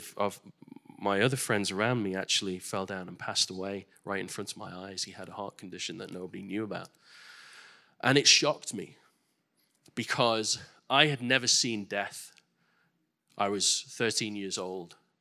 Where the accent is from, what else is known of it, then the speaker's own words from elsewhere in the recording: England, United Kingdom; I was born in England, raised there, and many of you know that I became a Christian when I was very young, when I was 6 years old.